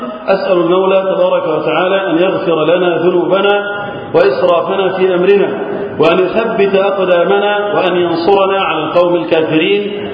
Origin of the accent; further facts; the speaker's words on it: Egypt; اللهم اجعل بلدنا مصر وسائر بلاد المسلمين أمنا أمانا يا رب العالمين